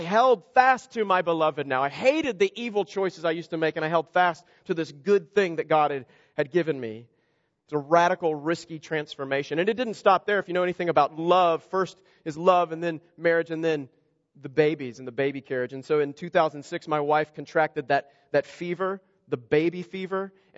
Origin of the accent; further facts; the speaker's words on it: Kansas, United States; moved away; I'm from Kansas. I'm from this middle of the country state where it's real safe. I mean, you have all these other bordering states if there's ever an attack. I mean, we're the last to get hit. It's super safe. And I left this really safe place